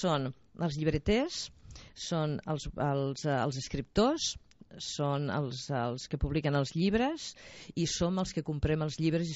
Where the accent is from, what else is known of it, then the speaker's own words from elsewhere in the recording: Mollerussa, Catalonia, Spain; jo soc de Mollerussa